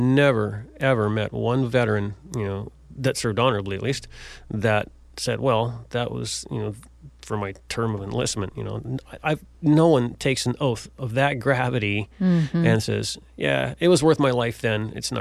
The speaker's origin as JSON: {"language": "English", "region": "Florida", "country": "United States", "tie": "born or raised there", "said": "And I grew up in Florida in the mid to late 70s"}